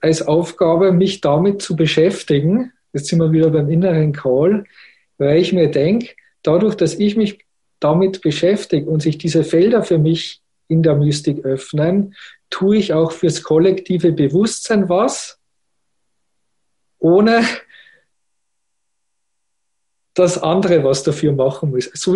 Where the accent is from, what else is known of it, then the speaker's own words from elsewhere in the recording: Salzburg, Austria; also born or lived in Innsbruck; Und dann ist sie mit mir wieder nach Österreich zurückgekehrt. Ich bin dann in Salzburg aufgewachsen, habe in Salzburg und in Innsbruck studiert.